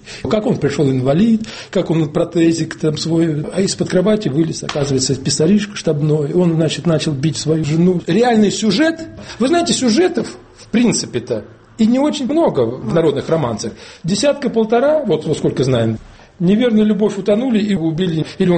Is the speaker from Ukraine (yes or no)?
no; Uryupinsk, Volgograd Oblast, Russia; Моя родина, Верхний Дон, река Хоперова, Урюпинск, известная всем. Вот я сам с Урюпинска.